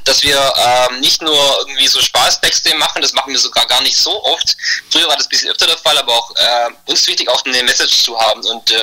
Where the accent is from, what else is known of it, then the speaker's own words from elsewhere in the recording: Baden-Württemberg, Germany; Wir kommen eigentlich ziemlich aus dem Süden von Deutschland sozusagen. Aus dem wunderschönen Oberschwaben. Ich würde mal einfach sagen, so 20 Kilometer südlich von Ulm kann man es gut beschreiben.